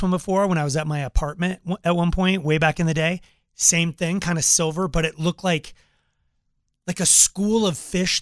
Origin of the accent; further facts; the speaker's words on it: Longmont, Colorado, United States; there was like five lights in a row, like over my hometown of Longmont, Colorado.